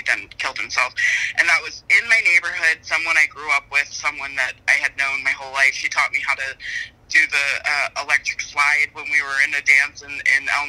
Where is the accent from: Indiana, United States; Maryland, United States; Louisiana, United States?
Maryland, United States; I didn't grow up here in Florida. I grew up in Maryland